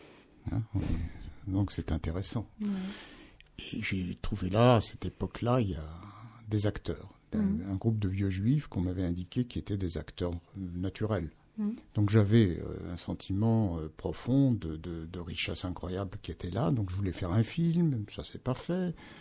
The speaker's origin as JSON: {"language": "French", "town": "Paris", "region": "Île-de-France", "country": "France", "tie": "born there", "said": "mes parents étaient des juifs polonais, mon père de Lodz et ma mère de Częstochowa. Moi-même, je suis né à Paris, après la guerre, parce que je suis né en 1951."}